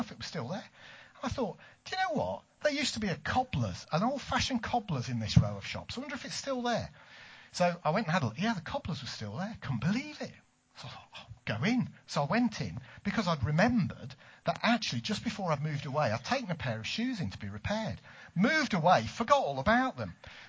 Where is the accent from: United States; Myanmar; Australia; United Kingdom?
United Kingdom; East Midlands; We moved back here about 2 years ago. I grew up in the East Midlands in a place called Towton, and we came back a couple of years ago, having moved away for about 25 years, 30 years